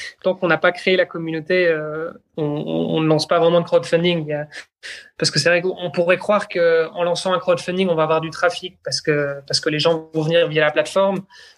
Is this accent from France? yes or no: no; Belgium; first language French; je suis moi-même originaire de Belgique et le français est ma langue maternelle. Mais c'est vrai que j'ai souvent eu tendance à communiquer en anglais via mes différents boulots, les différents endroits où j'ai pu vivre.